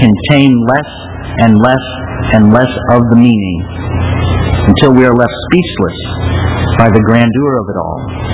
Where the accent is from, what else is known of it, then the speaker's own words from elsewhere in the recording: United States; I was born and raised in the American suburbs after World War II, and I have to admit that it's been a pretty easy life.